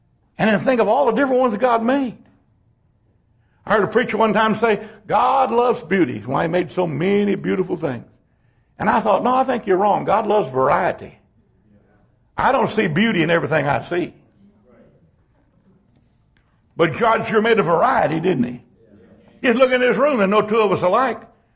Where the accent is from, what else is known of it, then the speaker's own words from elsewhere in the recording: Texas, United States; raised in America. I'm a Texan. I'm an American.